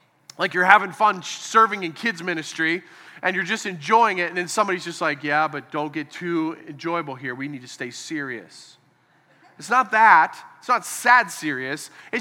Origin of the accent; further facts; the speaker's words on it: Pittsburgh, Pennsylvania, United States; because I grew up saying yins in Pittsburgh